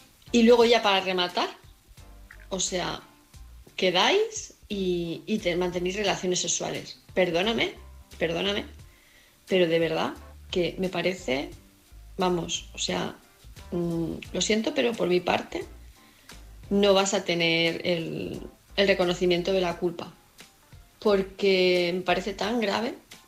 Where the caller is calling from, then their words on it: Palma, Balearic Islands, Spain; de Palma de Mallorca